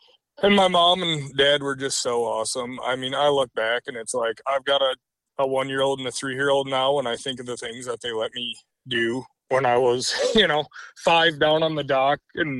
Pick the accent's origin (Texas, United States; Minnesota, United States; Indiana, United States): Minnesota, United States; Alexandria; So originally I grew up in Alexandria, Minnesota. I grew up on the lake.